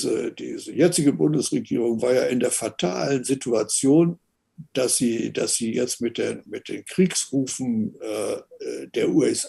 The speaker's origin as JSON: {"language": "German", "country": "Germany", "said": "Und auch das sage ich als Deutscher"}